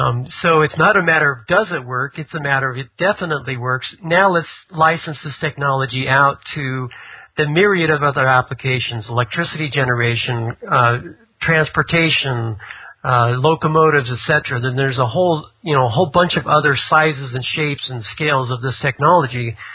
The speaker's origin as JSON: {"language": "English", "country": "United States", "said": "It didn't ring a bell for me because I'm not European. I'm American."}